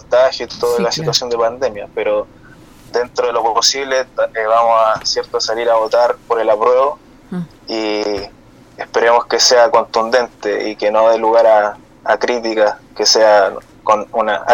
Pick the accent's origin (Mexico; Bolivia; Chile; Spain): Chile; lo cual en la práctica trae muchos inconvenientes para el desarrollo de la vida como chilenos